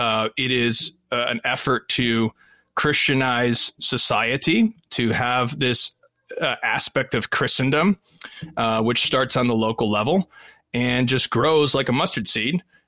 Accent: United States; in the United States, I'm speaking as an American here, in the United States, there were these ethnic ghettos

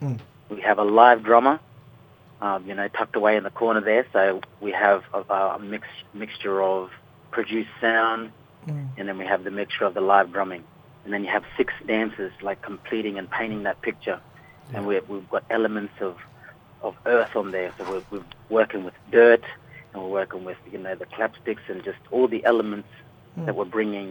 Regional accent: Rockhampton, Queensland, Australia; now in Brisbane, Australia; I'm a proud medium. Tana, Biragaba, and Unity Man. And I'm born and raised on Dararambo country in Rockhampton, but now living in Meanjin, Brisbane.

